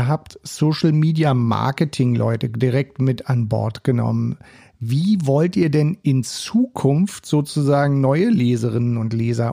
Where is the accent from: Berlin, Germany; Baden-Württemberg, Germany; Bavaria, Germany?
Berlin, Germany; Als Berliner begrüße ich das natürlich sehr